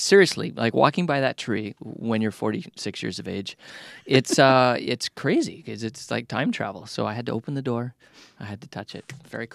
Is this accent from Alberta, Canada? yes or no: yes; Caroline, Alberta, Canada; I absolutely loved growing up in that way. Caroline was my hometown, and the population doubled at 9 o'clock in the morning when the 18 school buses showed up